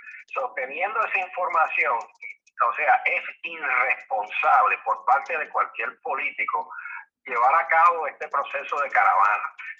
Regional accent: Puerto Rico; soy puertorriqueño, nacido, criado, escuela pública de la Universidad de Puerto Rico, tengo mi familia en Puerto Rico

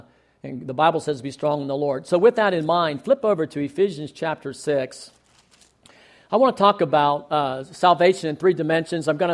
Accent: Heath, Massachusetts, United States; now in Utica, United States; I grew up in Heath my whole life and never went to the Hartford Fair until, was it last year, Pam, a year before? But anyway, never had been there and moved out to Utica

